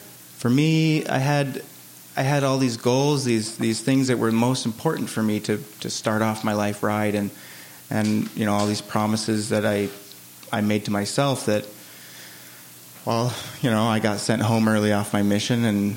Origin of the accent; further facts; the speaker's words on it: Canada; We actually went into the States because there wasn't very many Mormon churches nearby. So I'm from Canada, for those who don't know.